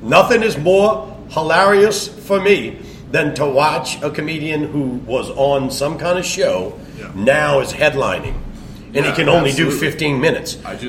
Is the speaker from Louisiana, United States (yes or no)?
yes; New Orleans, Louisiana, United States; I'm Southern. I'm born and raised in New Orleans. This is who I am.